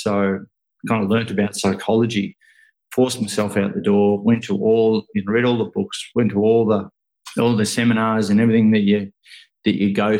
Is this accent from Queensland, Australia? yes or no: no; Ocean Grove, Victoria, Australia; I grew up here in Ocean Grove where I am now. I'm on the coast, just about an hour and a half out of Melbourne here in Australia.